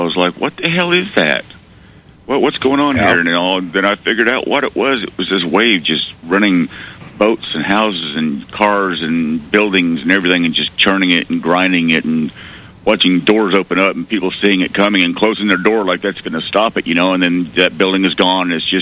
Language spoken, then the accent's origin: English; Arkansas, United States; when I grew up in Arkansas, we had, you know, Nuclear One up there.